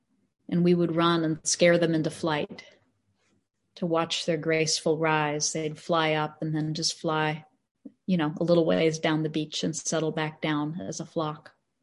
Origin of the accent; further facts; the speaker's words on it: Texas, United States; born or raised there